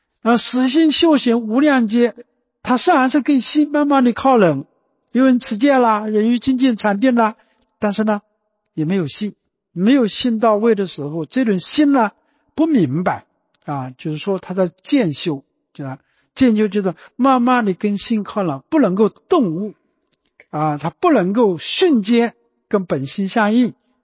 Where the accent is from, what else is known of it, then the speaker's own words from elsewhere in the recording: Anhui, China; accent: Anhui; 就是我们安徽话叫止